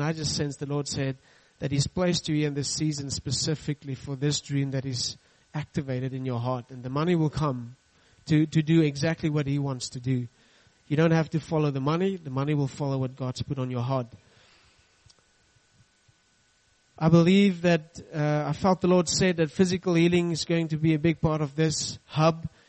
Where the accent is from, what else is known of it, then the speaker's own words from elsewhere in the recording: Potchefstroom, North West, South Africa; first language Afrikaans; English is a second language; And we come from Potchefstroom, and it doesn't matter how we try to color that in, we try to say Potchefstroom on all of that, but it's really Potchefstroom, you know. And so we are very Afrikaans, and we try and adapt to the English.